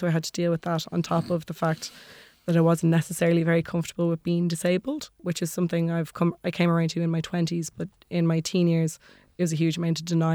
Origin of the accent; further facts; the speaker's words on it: Maynooth, Kildare, Ireland; I grew up in Maynooth. I had my primary education in Maynooth, but then my secondary education was in Dublin.